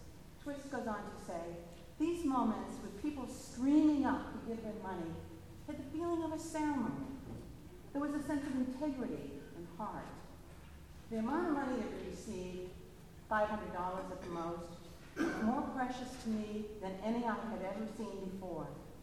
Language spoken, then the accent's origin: English; Littleton, Massachusetts, United States; I grew up in the Littleton Congregational Church in Littleton, Mass.